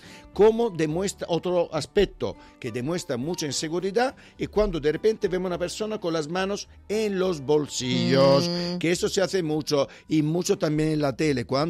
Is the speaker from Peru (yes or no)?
no; Italy; Spanish is a second language; now in Spain; Aquí en España te están diciendo casi siempre, mira las manos, no sé qué, no sé cuánto. Nosotros de niño, de verdad, en Italia todo lo contrario